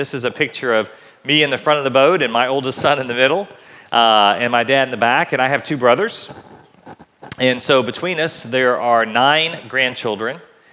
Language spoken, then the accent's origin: English; Atlanta, Georgia, United States; I grew up in Atlanta, Georgia, and my dad thought that we were a little bit too soft as city boys